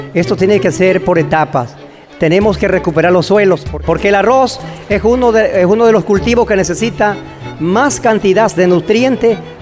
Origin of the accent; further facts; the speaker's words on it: Santa Lucía, Guayas, Ecuador; Bueno, yo soy, mi cantón es Santa Lucía, provincia del Guayas, el cantón más caluroso de la costa ecuatoriana.